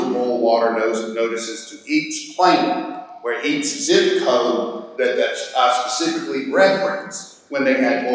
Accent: Greenville, Mississippi, United States; I grew up in Greenville, Mississippi. I grew up with brown water.

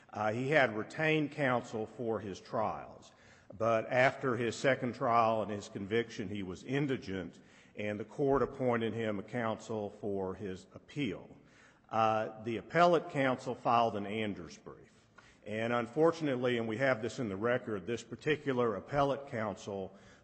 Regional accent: Dallas, Texas, United States; I'm from Dallas

